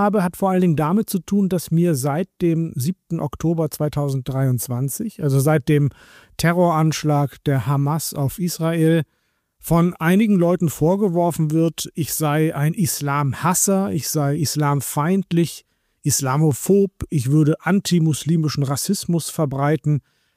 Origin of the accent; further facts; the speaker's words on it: Oldenburg, Lower Saxony, Germany; born there; Ich bin in Deutschland geboren, in Oldenburg.